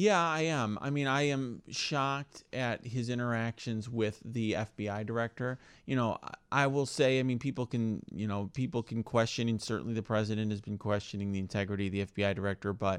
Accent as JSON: {"language": "English", "country": "United States", "said": "I mean, as an American, I'll start at a very broad level. One thing that I'm concerned about as an American is that we've been divided as a country."}